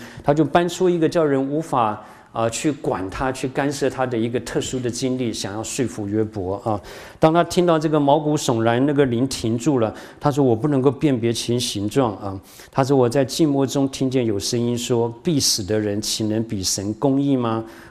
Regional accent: Shandong, China; 对不起，是我这个山东人，不是你们。

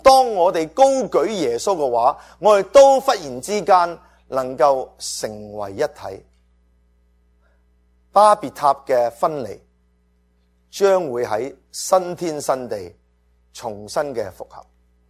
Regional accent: China; 我哋信咗耶稣之后，我哋仍然系中国人。

